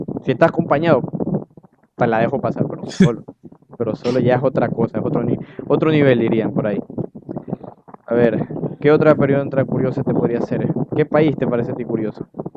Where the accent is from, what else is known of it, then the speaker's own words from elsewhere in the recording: Ecuador; los que somos ecuatorianos, que me imagino la gran mayoría de los que están en el directo son de Ecuador